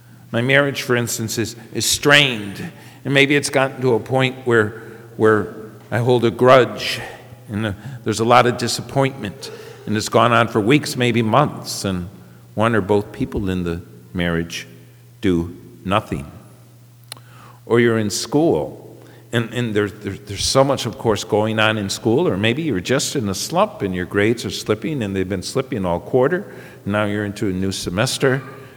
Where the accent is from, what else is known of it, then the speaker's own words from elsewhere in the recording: Syracuse, New York, United States; moved away as an adult; also born or lived in Washington / Montana / Alaska; I grew up in Syracuse, New York, and after high school, I got an associate's degree, and I moved out west, and I had the opportunity to work in Washington State, in Montana, and Alaska